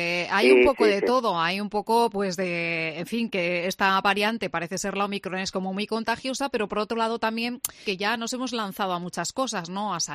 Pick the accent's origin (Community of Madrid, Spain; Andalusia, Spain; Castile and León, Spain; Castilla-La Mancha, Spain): Castile and León, Spain; Salamanca; los salmantinos y salmantinas tenemos ilusión